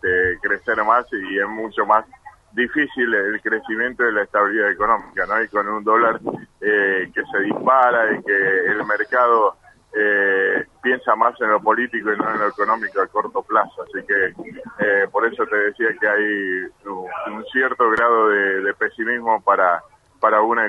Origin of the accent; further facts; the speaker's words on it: Tucumán, Argentina; born there; now in Buenos Aires, Argentina; Yo nací en Tucumán, pero hace 20 años que estoy en Capital Federal.